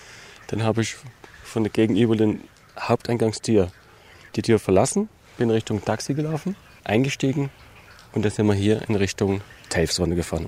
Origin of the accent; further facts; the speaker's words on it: Saxony, Germany; accent: Saxon; ich hatte da bestimmt einen sächsischen Dialekt